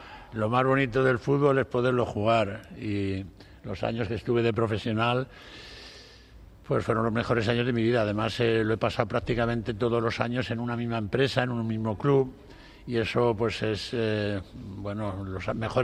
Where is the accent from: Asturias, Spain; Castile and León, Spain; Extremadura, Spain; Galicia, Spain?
Castile and León, Spain; Salamanca; now in Madrid, Spain; mi lugar de nacimiento, mi formación, los primeros años de mi vida, de 17 años que vine a Madrid, pues los pasé en Salamanca y tengo pues un aprecio, como no podía ser de otra forma, hacia mi ciudad de origen.